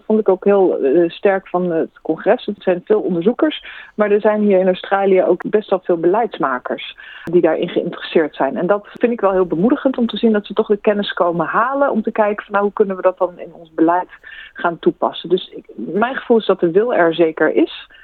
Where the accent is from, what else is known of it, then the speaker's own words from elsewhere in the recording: Netherlands; Ik ben een Nederlander, dus de meeste Nederlanders hebben meer dan één fiets.